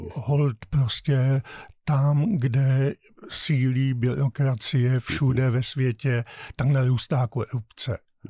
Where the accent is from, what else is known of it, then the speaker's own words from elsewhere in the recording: Brno, South Moravian Region, Czechia; my jsme v Brně, jsem z Brna